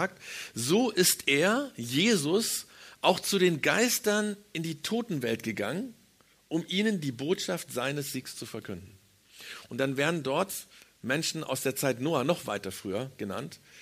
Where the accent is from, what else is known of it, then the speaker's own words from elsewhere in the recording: Germany; Wobei ich als Deutscher dann denke, naja, wenn es um ein böses Volk geht, das hatten wir ja hier in Deutschland auch.